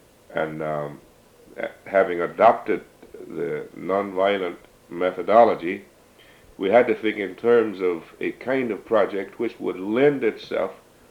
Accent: Mississippi, United States; growing up in Mississippi automatically involves one in the civil rights effort, one way or the other.

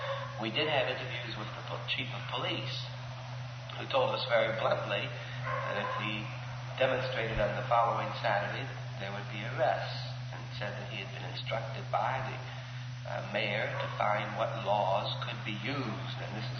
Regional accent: Massillon, Ohio, United States; also born or lived in Uniontown, Pennsylvania; before I started the school, rather, we had moved to Massillon, Ohio. And I did all of my secondary work in Ohio.

